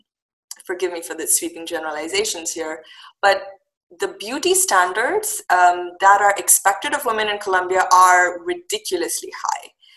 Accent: Dubai, United Arab Emirates; So to start with, I was born and raised in Dubai.

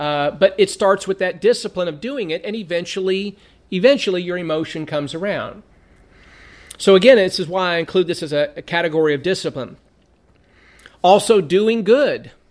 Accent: Lancaster, California, United States; whenever I came in the front door of the house where we grew up with in Lancaster, California, where I grew up, she had the corner bedroom.

